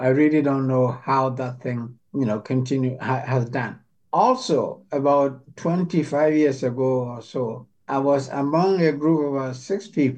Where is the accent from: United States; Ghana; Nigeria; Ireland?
Ghana; I grew up in Ghana